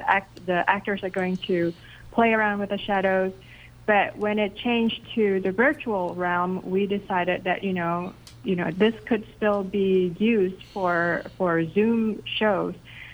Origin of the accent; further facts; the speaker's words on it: Indonesia; shadow puppet when I was a child growing up in Singapore, in Indonesia, sorry